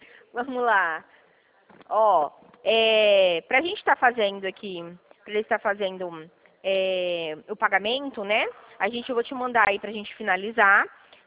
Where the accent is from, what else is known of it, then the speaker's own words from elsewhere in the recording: Dracena, São Paulo, Brazil; Eu sou aqui de Dracena